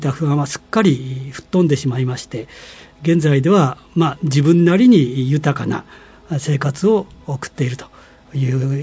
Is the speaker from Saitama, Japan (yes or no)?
yes; Saitama, Japan; moved away as an adult; now in Sapporo, Japan; 私は埼玉県の出身なんですが、定年退職後、新しい人生を新しい地域で構築したいと考えて札幌にやってまいりました。